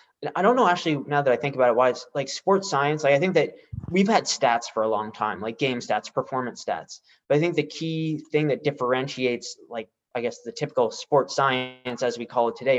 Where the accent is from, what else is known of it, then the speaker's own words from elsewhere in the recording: Boston, Massachusetts, United States; And I probably was, but I'm from Boston.